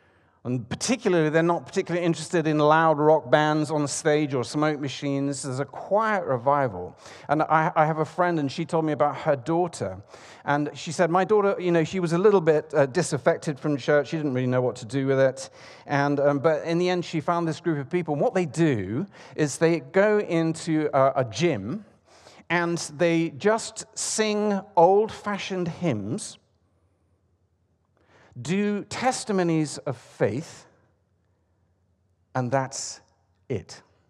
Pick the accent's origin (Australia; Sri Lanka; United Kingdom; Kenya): United Kingdom; London; There! That's my home country. My home city, it's London, and it's a march carrying flags.